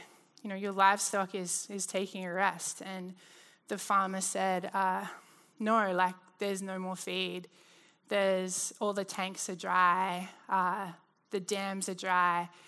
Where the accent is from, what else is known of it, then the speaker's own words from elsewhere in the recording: Australia; so I grew up in Australia. When I was 6 years old, my parents moved us kind of from like an urban area right to the outback.